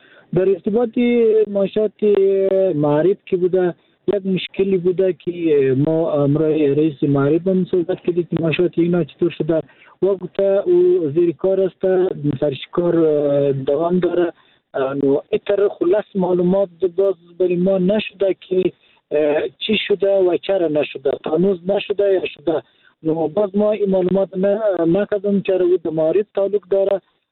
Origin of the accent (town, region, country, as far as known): Daykundi, Afghanistan